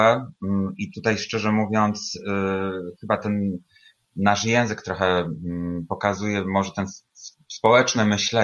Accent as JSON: {"language": "Polish", "town": "Bielsko-Biała", "region": "Silesian Voivodeship", "country": "Poland", "lives_now": "Kraków, Poland", "said": "łączę się z Krakowa i tutaj w Krakowie już mieszkam od 11 lat z hakiem. Pochodzę z Bielska Białej"}